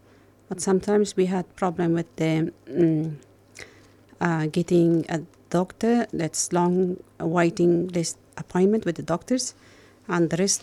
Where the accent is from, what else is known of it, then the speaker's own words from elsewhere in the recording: Afghanistan; English is a second language; now in Melbourne, Australia; I came from Afghanistan as a refugee, and at the moment I'm a representative of Farsi-speaking refugees in the area of Collingwood